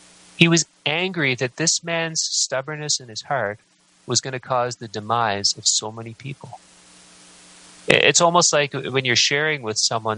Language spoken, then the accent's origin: English; Canada; born there; I was born in Canada. I had no say in the matter.